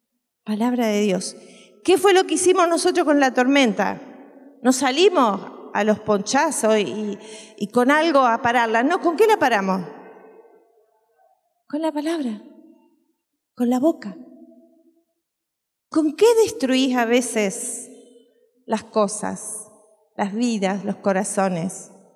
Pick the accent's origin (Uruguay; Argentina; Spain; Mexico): Uruguay; pues yo soy uruguaya